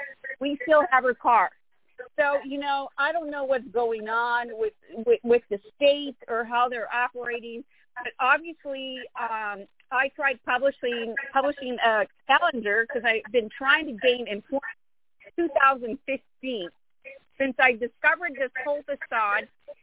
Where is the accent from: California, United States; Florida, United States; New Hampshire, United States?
California, United States; Yeah, I'm from California.